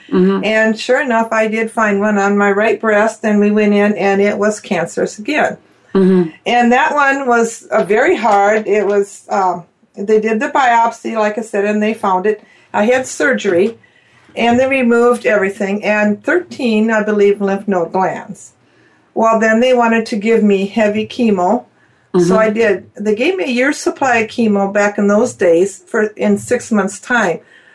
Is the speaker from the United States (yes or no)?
yes; Wisconsin, United States; now in McGregor, United States; I'm originally from Wisconsin.